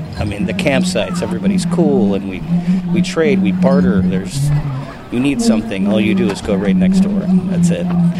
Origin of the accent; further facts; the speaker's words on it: Cloquet, Minnesota, United States; We're from Cloquet. That's where I grew up, basically, on the Fond du Lac Reservation.